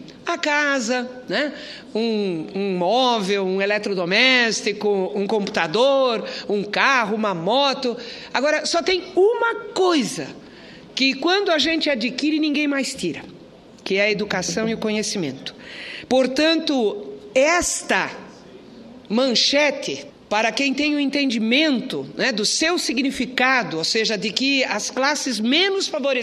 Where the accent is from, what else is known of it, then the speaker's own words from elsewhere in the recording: São Paulo, Brazil; born there; é do bairro onde eu nasci, teve destaque nacional a partir do famoso Bixiga, né, lá em São Paulo